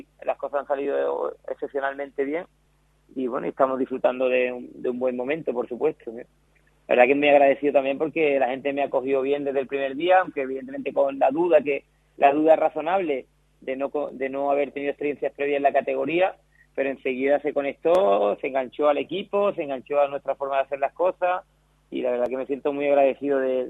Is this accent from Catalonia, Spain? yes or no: no; Tolox, Andalusia, Spain; muchos de mi pueblo se van a desplazar, de Tolox, familiares, amigos.